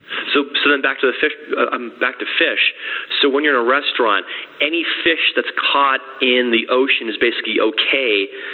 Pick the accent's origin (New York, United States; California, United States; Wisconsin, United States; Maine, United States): Maine, United States; Well, I grew up in Maine, so that's good to hear about the lobster there.